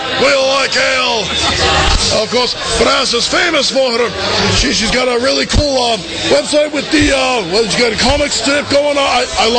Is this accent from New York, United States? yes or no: no; New Hampshire, United States; You see, we're originally from New Hampshire, and right now it's 20 degrees and 4, 5, 6 feet of snow.